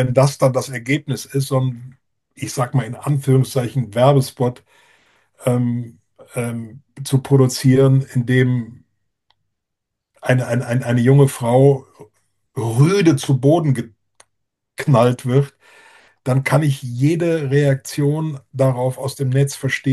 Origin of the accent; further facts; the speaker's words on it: Cologne, North Rhine-Westphalia, Germany; born there; Ich könnte jetzt als gebürtiger Kölner noch Beispiele aus dem Kölner Umland, gerade aus den Nachbargemeinden des Kölner Westens, beisteuern.